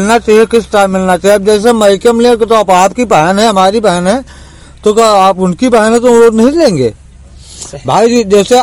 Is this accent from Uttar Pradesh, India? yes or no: yes; Uttar Pradesh, India; मैं तो बहराइच जिला में।